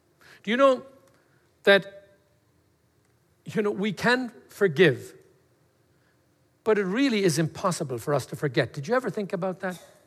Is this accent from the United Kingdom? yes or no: no; Ireland; I do too. I'm Irish.